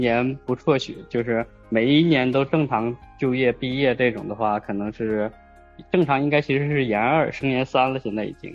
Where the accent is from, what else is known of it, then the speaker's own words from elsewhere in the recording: Hebei, China; 我老家其实是河北那边的，